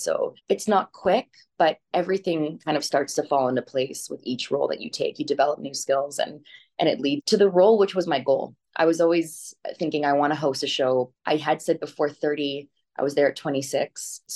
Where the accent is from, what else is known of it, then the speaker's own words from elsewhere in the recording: Saskatchewan, Canada; growing up in Saskatchewan and not just in the news world, but being the only Black person in almost my entire high school.